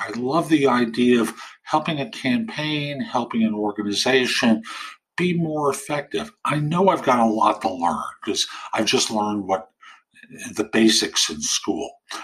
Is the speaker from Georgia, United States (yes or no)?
no; New York City, New York, United States; I grew up in New York. Family was working class. And I went to high school at Taft High School in New York, have an undergrad from CCNY in political science.